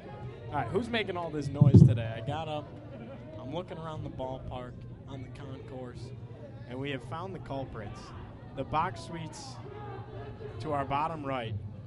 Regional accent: Syracuse, New York, United States; They play the Syracuse Mets a lot, my hometown.

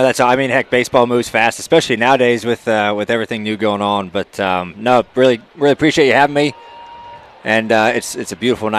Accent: Ohio, United States; But, you know, I'm from Ohio, so they're the Guardians now.

